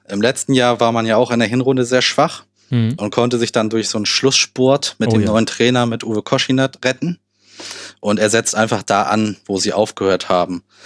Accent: Hamburg, Germany

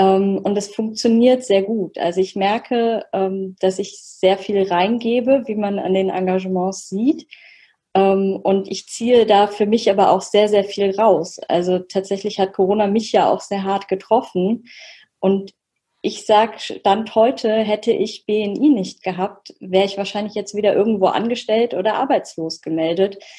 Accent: Oberursel, Hesse, Germany; Ich bin aus Oberursel.

